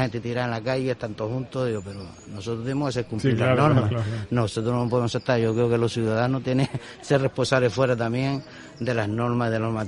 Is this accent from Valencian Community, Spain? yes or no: no; Morro Jable, Canary Islands, Spain; Y que la juventud de Morrojable, que yo soy de Morrojable, yo la conozco y sé cómo va.